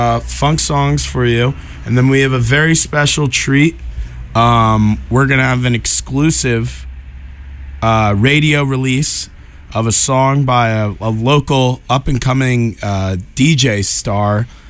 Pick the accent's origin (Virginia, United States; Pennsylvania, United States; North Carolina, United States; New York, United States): Pennsylvania, United States; Philadelphia; Canada, the Midwest, and Philly, my hometown.